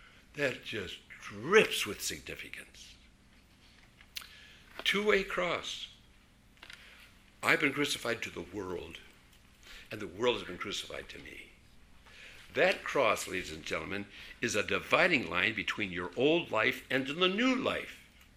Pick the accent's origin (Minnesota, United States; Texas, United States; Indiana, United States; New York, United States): Minnesota, United States; Hinckley; But as you know, I grew up in Hinckley, Minnesota, where the men are men, and pansies are flowers, and the women are slightly above average. My dad had a hardware store in Hinckley.